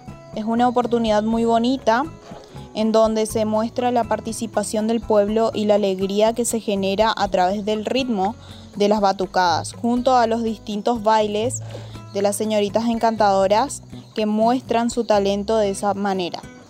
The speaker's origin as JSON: {"language": "Spanish", "region": "Formosa", "country": "Argentina", "said": "soy de la EPES número 72 y pertenezco a la provincia de Formosa."}